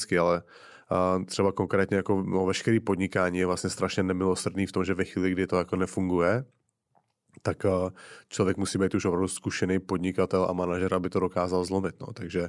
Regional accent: Plzeň, Plzeň Region, Czechia; tak už jsem tenkrát měl myšlenku, že zkusím něco otevřít v Plzni, odkud pocházím

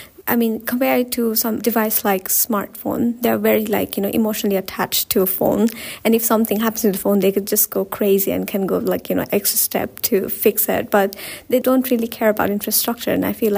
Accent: Nepal; English is a second language; I'm from Nepal. I'm an international student here.

